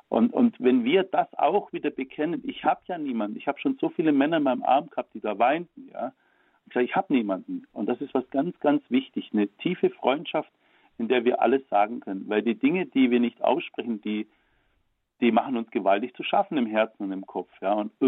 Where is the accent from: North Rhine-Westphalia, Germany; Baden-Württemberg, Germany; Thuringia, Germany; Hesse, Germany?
Baden-Württemberg, Germany; ich komme aus Baden-Württemberg.